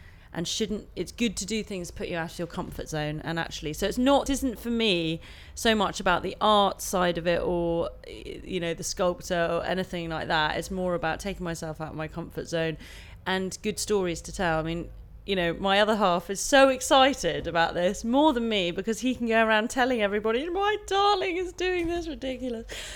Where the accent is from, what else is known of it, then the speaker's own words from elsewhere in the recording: Farnham, South East England, United Kingdom; the 24th of the 9th, 78, and I'm from Farnham in Surrey.